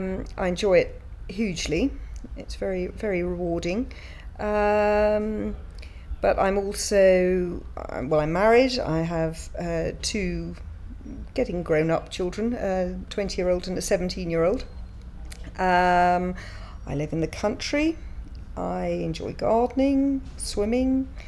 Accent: South East England, United Kingdom; I'm 52, and I come from Hampshire.

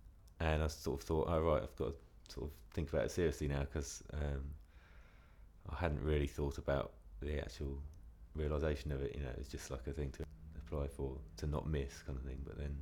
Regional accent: Canterbury, South East England, United Kingdom; I'm 34, and I come from Canterbury.

